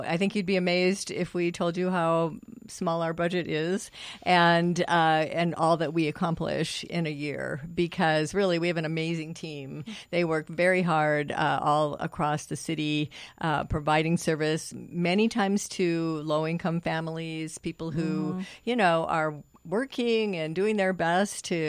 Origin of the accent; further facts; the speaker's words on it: Illinois, United States; And, I'm from Illinois originally.